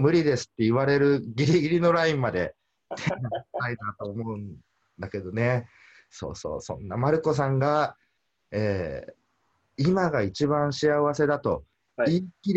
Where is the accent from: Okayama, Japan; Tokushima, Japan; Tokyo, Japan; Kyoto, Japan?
Okayama, Japan; 人生初のじゃあセミナー講師を地元岡山でやりましょうとか